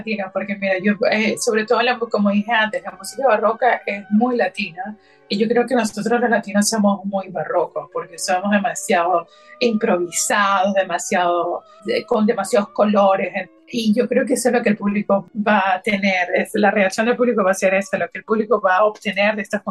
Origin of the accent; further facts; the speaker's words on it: Colombia; En eso soy muy colombiano.